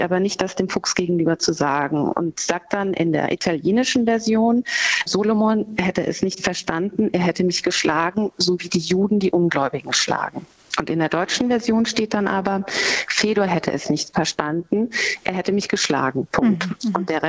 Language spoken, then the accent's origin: German; Germany; Also so aus meiner deutschen Perspektive und aufgewachsen in Deutschland